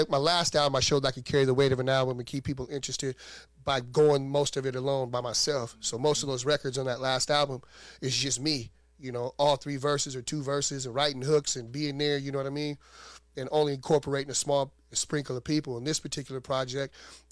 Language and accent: English; Fairbanks, Alaska, United States; Like, even though I'm from Fairbanks, right, the south side of Fairbanks